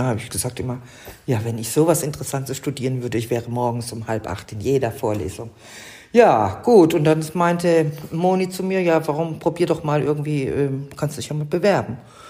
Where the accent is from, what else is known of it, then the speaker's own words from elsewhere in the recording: Ludwigshafen, Rhineland-Palatinate, Germany; ich komme nämlich aus Ludwigshafen